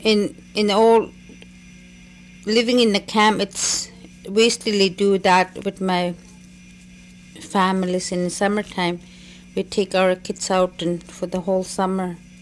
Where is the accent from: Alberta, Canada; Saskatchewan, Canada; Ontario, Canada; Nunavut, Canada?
Nunavut, Canada; Spence Bay; I grew up mostly here in Spence Bay